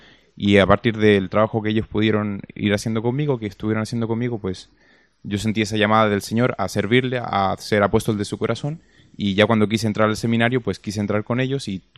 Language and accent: Spanish; Santiago, Santiago Metropolitan, Chile; now in Toledo, Spain; No, yo soy de Chile, de Santiago de Chile.